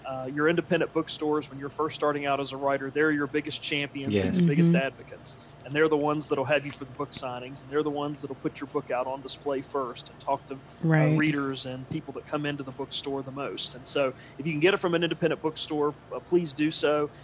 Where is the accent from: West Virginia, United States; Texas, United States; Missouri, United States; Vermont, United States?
West Virginia, United States; Charleston; moved away as an adult; I grew up in Charleston, West Virginia, and spent most of my life in West Virginia up until the last year and a half or so when I took the job, as James was talking about, at the University of Mississippi.